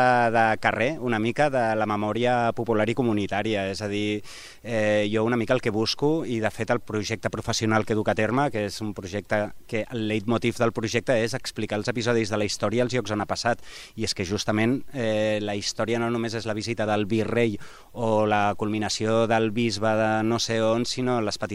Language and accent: Catalan; Barcelona, Catalonia, Spain; he conegut una Catalunya que com a barceloní que mirem sempre al Malí